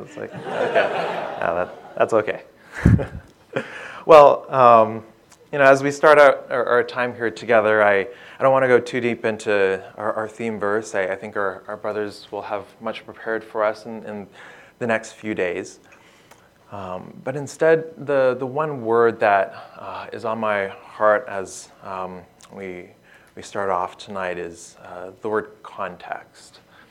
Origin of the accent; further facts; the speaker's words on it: Toronto, Ontario, Canada; now in California, United States; I grew up here in Toronto, and I've been living out in California for the past 8 or 9 years.